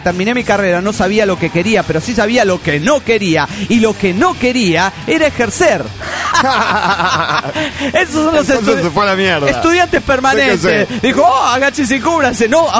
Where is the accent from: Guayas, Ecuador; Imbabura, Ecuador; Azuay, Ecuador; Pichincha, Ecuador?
Imbabura, Ecuador; Ibarra; de Ibarra, Ecuador.